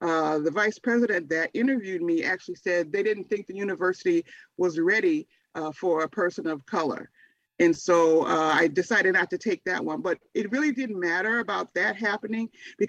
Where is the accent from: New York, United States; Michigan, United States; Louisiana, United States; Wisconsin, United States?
Michigan, United States; also born or lived in Chicago; Well, I was born in Chicago, and my family moved to Michigan when I was in the middle of sixth grade.